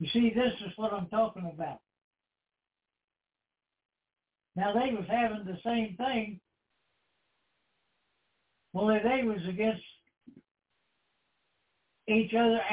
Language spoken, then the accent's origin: English; Kentucky, United States; And within the place that I grew up here in Meade County of Kentucky, we only had three churches, really.